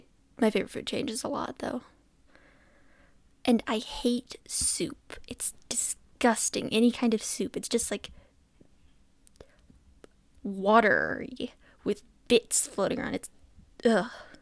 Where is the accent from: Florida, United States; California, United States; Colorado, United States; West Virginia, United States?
Colorado, United States; I'm from Colorado, born and raised.